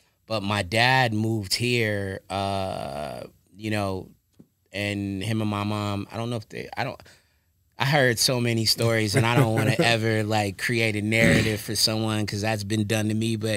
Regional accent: Lewes, Delaware, United States; born there; I was born in Lewis, Delaware, right? And so my parents, so my mom's side of the family is from a place called Frankfort, Delaware. It's a very small town

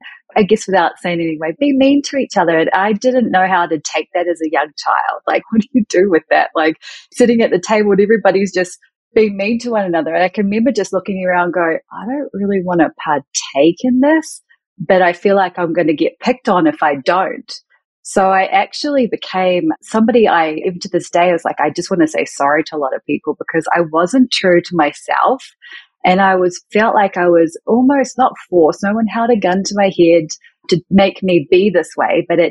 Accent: New Zealand; moved away; growing up in New Zealand, it feels like such a long time ago now, not just because I'm not a spring chicken anymore, although I feel like a kid at heart and I'm forever going to hold on to that. It's because I moved away from New Zealand 12 years ago.

